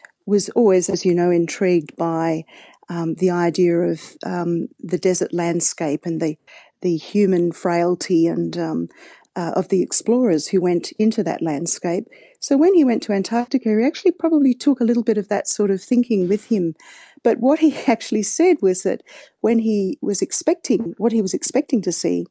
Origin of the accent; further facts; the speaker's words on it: Adelaide, South Australia, Australia; I grew up in Adelaide and used to spend my childhood trying to learn to swim in the Southern Ocean.